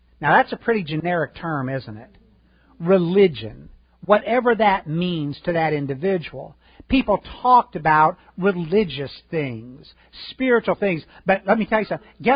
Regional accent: Chicago, Illinois, United States; I grew up in Chicago. I'm a White Sox fan.

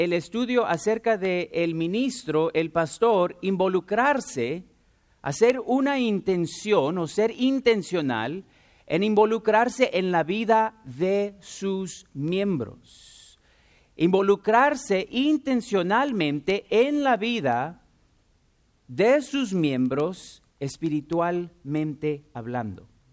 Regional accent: California, United States; born there; now in Texas, United States; de Guatemala, pero se movieron a California hace muchos años y yo nací en California. Pero me moví con mi esposa y con mis tres hijos a Texas aproximadamente hace 3 años y medio. Y no planeo regresar a California

